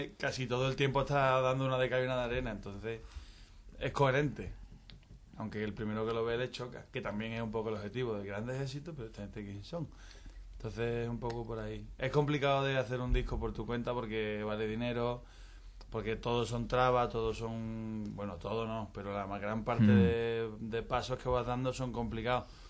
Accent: Guadalajara, Castilla-La Mancha, Spain; Yo de Guadalajara.

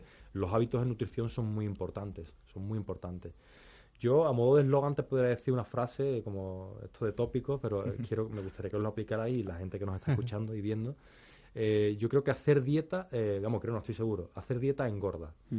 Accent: Seville, Andalusia, Spain; Yo soy de Sevilla

